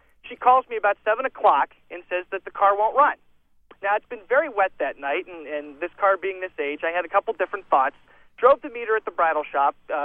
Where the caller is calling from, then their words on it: Youngstown, Ohio, United States; I'm calling you from Youngstown, Ohio.